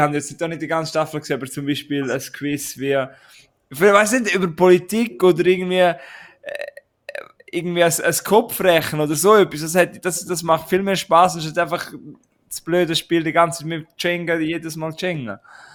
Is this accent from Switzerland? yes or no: yes; Switzerland; wir sind auch Schweizer